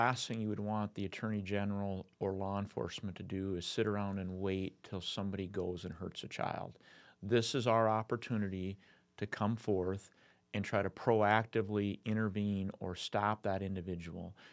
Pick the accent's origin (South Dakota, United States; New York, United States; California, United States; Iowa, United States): South Dakota, United States; Sturgis; I grew up in Sturgis, so I see the positive aspects that it brings to the businesses, the vendor opportunities, the concerts.